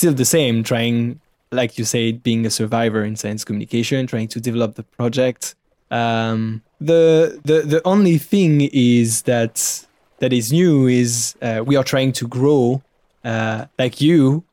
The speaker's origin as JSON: {"language": "English", "town": "Aubignosc", "region": "Provence-Alpes-Côte d'Azur", "country": "France", "tie": "born or raised there", "said": "I grew up in the south of France, in a small town called Aubignosc."}